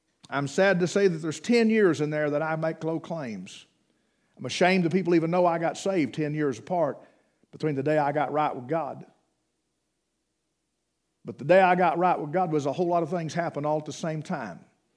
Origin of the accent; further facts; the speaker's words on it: Brevard, United States; So I was able to transfer back to my hometown, and I knew everybody, and I knew the roads, I knew the people.